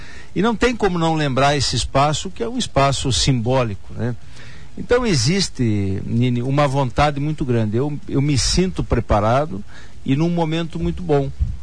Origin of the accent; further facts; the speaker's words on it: Francisco Beltrão, Paraná, Brazil; also born or lived in Passo Fundo, Brazil; Eu me criei em Francisco Beltrão, vim muito criança ainda de Passo Fundo, Rio Grande do Sul, assim como a maioria dos beltronenses, né, que vieram de fora, mas gostei desde o início, desde criança. Minhas lembranças de infância são aqui de Beltrão